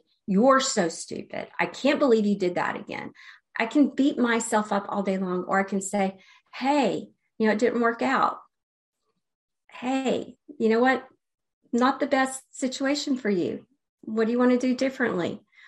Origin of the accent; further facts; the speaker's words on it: Alabama, United States; My religion was keeping me boxed in. I grew up in Alabama as the, in the Baptist church, and I was going to be the first person in my family to divorce.